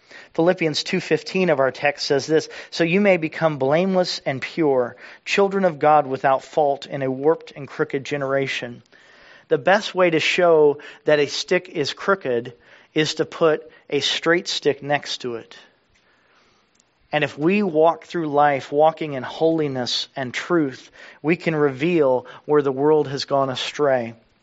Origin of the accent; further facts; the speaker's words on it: the South, United States; So I grew up in the Bible Belt